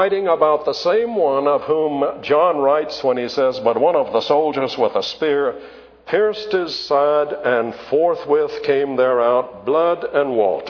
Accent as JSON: {"language": "English", "town": "Charleston", "country": "United States", "tie": "born or raised there", "said": "I grew up in Charleston with a lot of antique furniture in our home"}